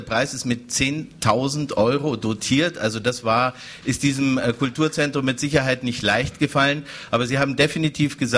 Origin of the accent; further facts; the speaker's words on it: Bavaria, Germany; Jemand, der wie ich unter Franz Josef Strauß aufgewachsen ist in Bayern